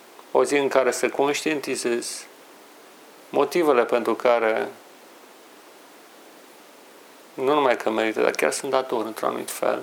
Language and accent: Romanian; Brașov, Brașov County, Romania; Mai ales când eram copil și locuiam în Brașov. Orașul meu natal.